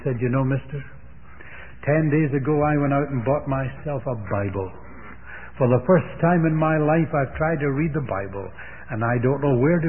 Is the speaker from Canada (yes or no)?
yes; Canada; I said, "Yes, I'm really glad too, although I'm a Canadian."